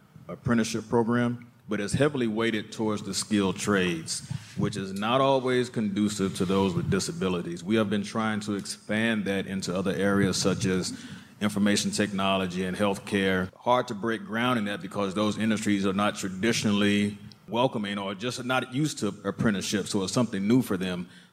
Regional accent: Raleigh, North Carolina, United States; I'm from Raleigh, North Carolina.

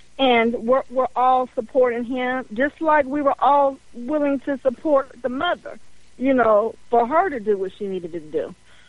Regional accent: California, United States; As much family that I can get, because I am from California.

